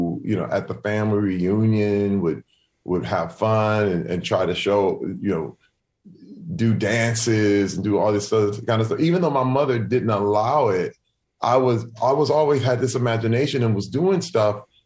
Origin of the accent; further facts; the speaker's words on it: Flint, Michigan, United States; growing up in Flint and having art talent, it was looked at as being white